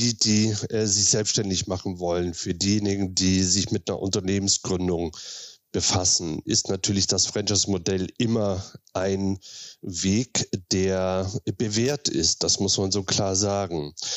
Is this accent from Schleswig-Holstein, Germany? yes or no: yes; Flensburg, Schleswig-Holstein, Germany; now in Berlin, Germany; bin auch Schleswig-Holsteiner bzw. Flensburger, aber seit 1999 in Berlin